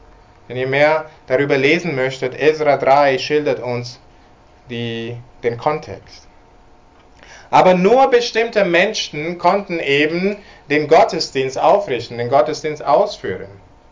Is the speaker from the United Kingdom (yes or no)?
yes; England, United Kingdom; German is a second language; Als Engländer geschieht was mit mir, wenn jemand über Normandie spricht oder Waterloo.